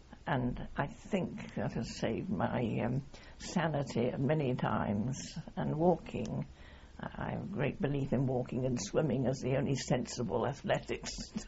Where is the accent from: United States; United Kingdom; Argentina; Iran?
United Kingdom; Sherborne, South West England; growing up in Sherborne, there were two public schools